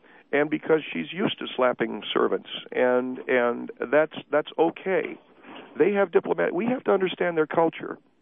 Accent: California, United States; All right. Well, we did when I was growing up. I grew up in Marin County, California. My father worked for an oil company.

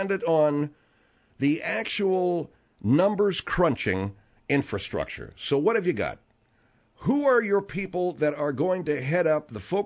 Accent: United States; We're, as an American people, as a voting, as just a voters, we are at least 30 years behind what's really going on

